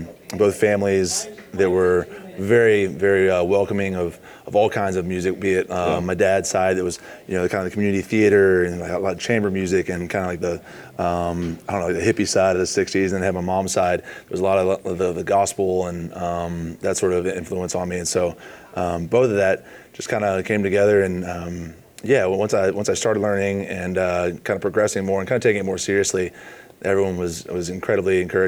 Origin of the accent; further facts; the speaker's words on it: Columbia, South Carolina, United States; Growing up, I grew up right outside of Five Points here in Columbia, and the scene down there, obviously growing up in the 90s